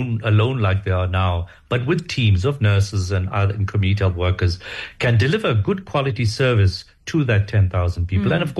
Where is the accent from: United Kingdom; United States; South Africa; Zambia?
South Africa; Chiawelo, Gauteng; I'm from Chiauelo to even, let's say, Diepsloot